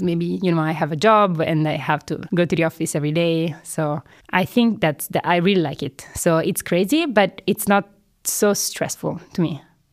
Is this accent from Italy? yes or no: yes; Padua, Veneto, Italy; Padova is my hometown that somehow managed to do more.